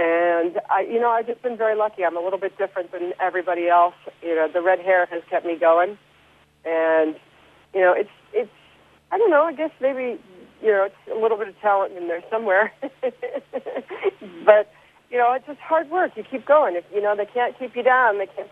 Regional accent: Ohio, United States; I've been a Peyton Manning fan because I'm from Ohio, and he's like the closest thing to greatness to us.

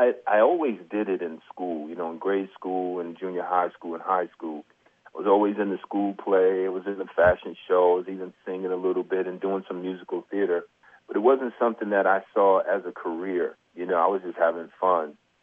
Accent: Brooklyn, New York, United States; Yeah, I'm from Brooklyn. I grew up in a very creative community, and acting sort of was something I had always done

